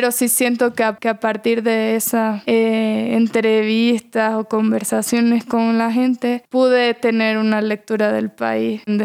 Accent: Venezuela; now in Ecuador; Él y yo salimos de Venezuela al mismo tiempo.

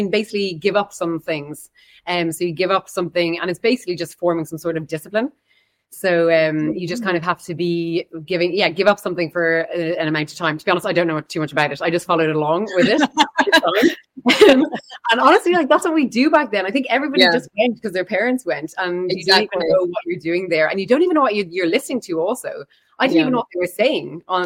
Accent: Dublin, Leinster, Ireland; born there; So I was born in Dublin in a place called Castleknock. That's like beside one of the biggest gated parks in Europe, the Phoenix Park, where actually the President of Ireland lives.

